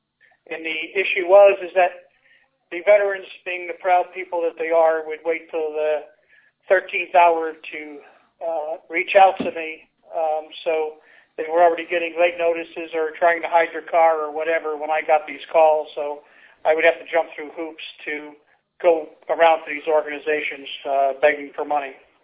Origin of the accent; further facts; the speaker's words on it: Cold Spring, New York, United States; Well, I was raised in New York, a little town by the name of Cold Spring on the Hudson River, directly across the river from West Point Military Academy.